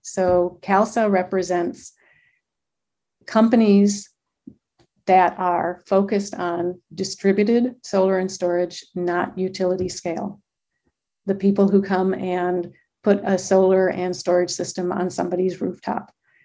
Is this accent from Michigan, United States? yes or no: yes; Michigan, United States; yes, I'm born and raised in Michigan.